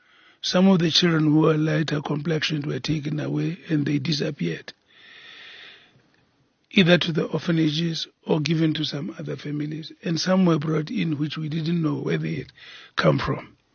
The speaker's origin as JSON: {"language": "English", "town": "Kroonstad", "region": "Free State", "country": "South Africa", "tie": "born or raised there", "said": "I grew up in Kroonstad, and there were so many of us, you know, families that were mixed, actually."}